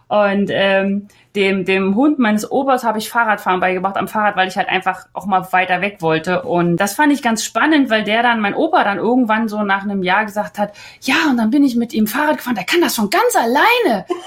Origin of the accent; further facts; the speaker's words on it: Potsdam, Brandenburg, Germany; weil ich komme ja aus Potsdam und da konnte ich bei meinen Eltern wohnen.